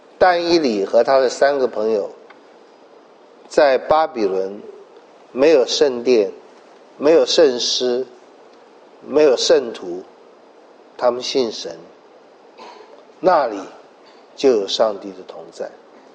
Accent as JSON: {"language": "Chinese", "country": "China", "said": "我们中国人曾经说这是万里长城，所以胡人不能打进来。"}